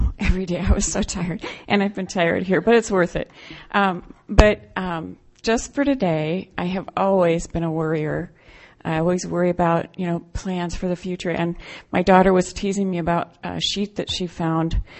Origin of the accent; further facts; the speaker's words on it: Ames, Iowa, United States; also born or lived in Minneapolis; I'm an alcoholic from Ames, Iowa, and I actually started my recovery in Minneapolis at St. Mary's and lived there for a while.